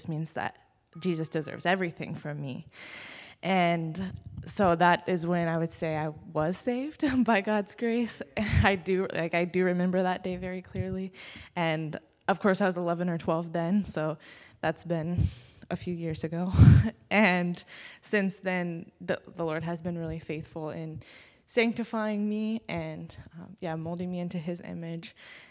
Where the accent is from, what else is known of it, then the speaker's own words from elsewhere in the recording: Topeka, Kansas, United States; I'm from Topeka, Kansas, so about an hour outside of Kansas City.